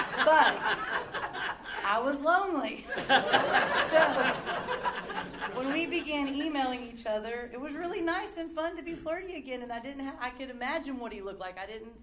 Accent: Texas, United States; I mean, I grew up in Greens Point. This was kind of like home to me.

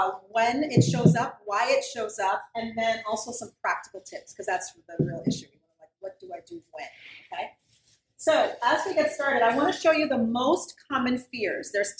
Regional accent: St. Croix, U.S. Virgin Islands; also born or lived in Buffalo, United States / Indiana, United States / Toledo, United States / California, United States; So I'm originally from St. Croix in the Virgin Islands. I was born and raised there, and I've moved all over. I went to college in Buffalo, New York.

